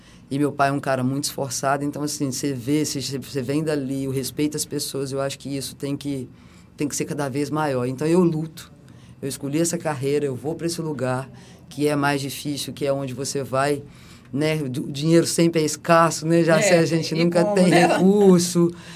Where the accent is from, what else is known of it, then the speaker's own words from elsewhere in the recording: Minas Gerais, Brazil; Eu venho de Minas, sou uma menina, filha de uma professora, de um torneiro mecânico, neta de agricultores